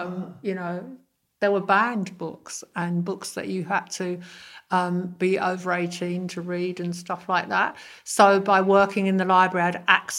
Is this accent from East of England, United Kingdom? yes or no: no; Fulham, London, United Kingdom; I grew up in Fulham. My parents had half a house. We didn't have very much money.